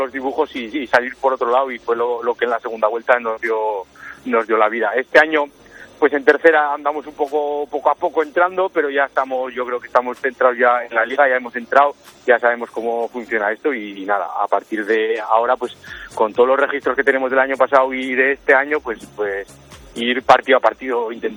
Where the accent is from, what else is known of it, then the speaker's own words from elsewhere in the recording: Buñuel, Navarre, Spain; Yo soy de Buñuel y he estado jugando prácticamente toda mi vida en el Buñuel